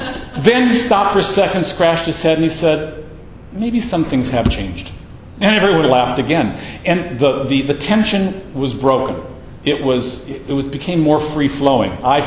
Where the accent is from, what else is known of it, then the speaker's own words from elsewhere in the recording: Ferndale, Michigan, United States; also born or lived in Detroit; now in California, United States; I was raised in Michigan. I was raised in Ferndale. I lived in Detroit. I've got family in Michigan.